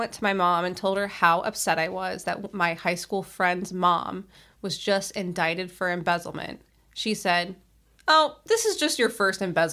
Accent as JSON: {"language": "English", "region": "Ohio", "country": "United States", "tie": "born or raised there", "said": "to visit all 220 Atlas Obscura sites in my home state of Ohio."}